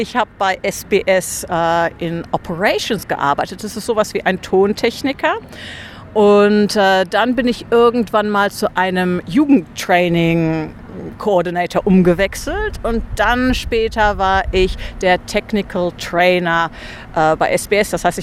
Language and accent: German; Germany; es war sehr, war nicht so eine große Auswahl, wie ich es vielleicht aus Deutschland gewohnt bin. Brot als Deutscher war natürlich eine Sache.